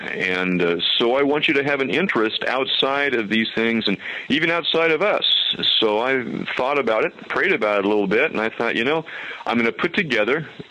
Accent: San Diego, California, United States; also born or lived in Boston; We grew up in San Diego, but we were living in Boston and was pastoring a church

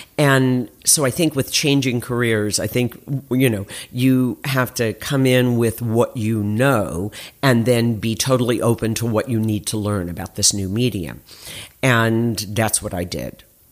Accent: Dallas, Texas, United States; When I grew up in Dallas, Texas, it was very, very conservative.

